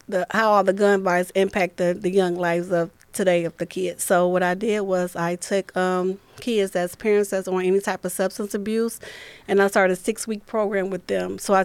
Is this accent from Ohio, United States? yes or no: yes; Toledo, Ohio, United States; I was born and raised in Toledo, Ohio. I'm a mom of three.